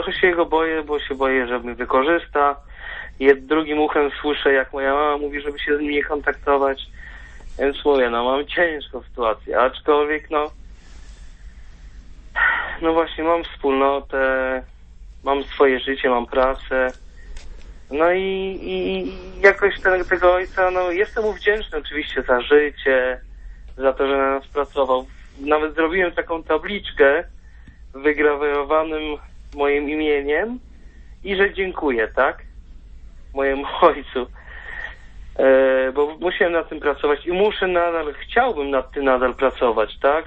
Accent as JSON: {"language": "Polish", "town": "Włonie", "region": "Masovian Voivodeship", "country": "Poland", "said": "pochodzę z Włonia koło Warszawy."}